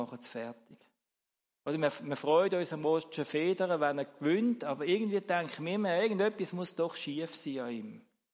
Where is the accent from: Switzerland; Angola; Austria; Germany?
Switzerland; Wir haben aber auch eine Geschichte natürlich als Schweizer, oder?